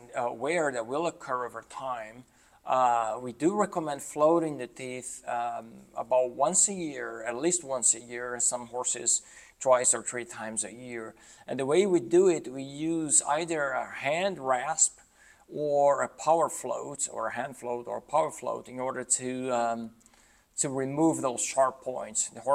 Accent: Brazil; English is a second language; moved away as an adult; now in United States; I'm originally from Brazil, went to vet school in Brazil.

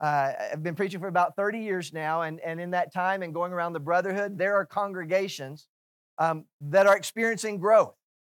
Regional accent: Houston, Texas, United States; Do you know, I'm from Houston.

